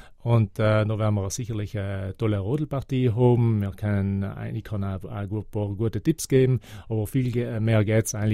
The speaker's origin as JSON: {"language": "German", "region": "Trentino-Alto Adige", "country": "Italy", "tie": "born or raised there", "said": "Ja, ich bin in Südtirol aufgewachsen und Südtirol hat mir viel gegeben."}